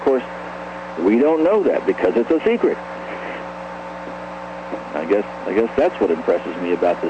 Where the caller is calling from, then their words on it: Albuquerque, New Mexico, United States; in Albuquerque.